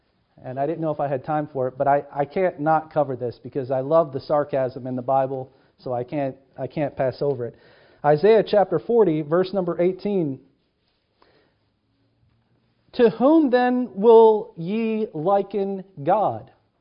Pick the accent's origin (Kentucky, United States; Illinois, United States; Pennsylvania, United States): Kentucky, United States; I'm from Kentucky. I know what it's like for the old timers to sit on their porch with a piece of wood and sit there and whittle.